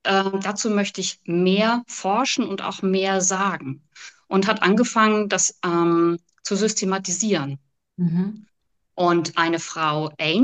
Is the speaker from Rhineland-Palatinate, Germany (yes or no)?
yes; Rhineland-Palatinate, Germany; Ich komme aus der Pfalz und habe da eine Praxis